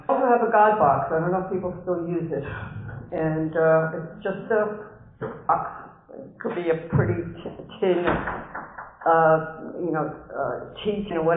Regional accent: New York, United States; I'm from Westchester County, New York.

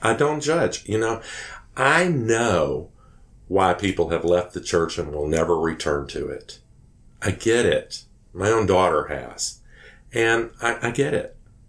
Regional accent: Texas, United States; now in New Jersey, United States; I'm from Texas.

